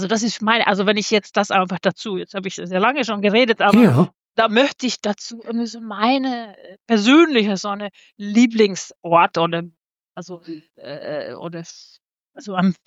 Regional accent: Helsinki, Uusimaa, Finland; born there; German is a second language; Also in Finnland lebt man immer irgendwo in Nähe des Wassers. Also ich bin in Helsinki geboren.

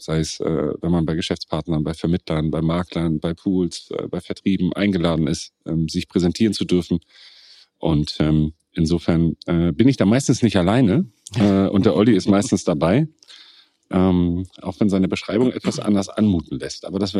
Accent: Kiel, Schleswig-Holstein, Germany; ich bin in Kiel geboren und durch die Wassernähe waren meine Hobbys immer mit Wasser verbunden.

